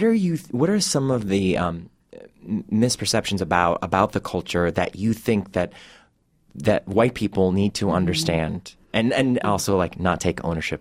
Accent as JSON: {"language": "English", "town": "Cleveland", "region": "Ohio", "country": "United States", "said": "I come from Cleveland, Ohio."}